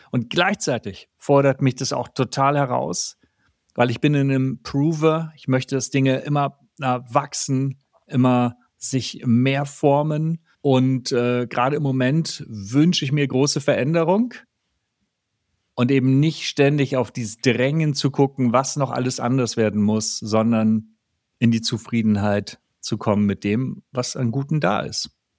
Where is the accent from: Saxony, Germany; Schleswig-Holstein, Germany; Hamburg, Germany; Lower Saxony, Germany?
Hamburg, Germany; aus Hamburg